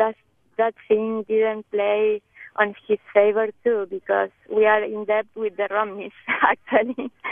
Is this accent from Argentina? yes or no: yes; Argentina; because I am from Argentina